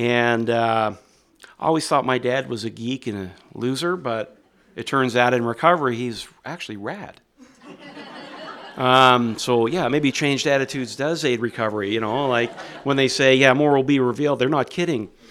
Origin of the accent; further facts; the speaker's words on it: Ottawa, Ontario, Canada; I grew up in Ottawa, so you'll hear this really weird accent coming out of this boy here. You're going to hear a little bit of the Midwest, and you're going to hear some Canadian Fargo-esque mixture. And it's because my parents are both Americans. They lived in the Midwest.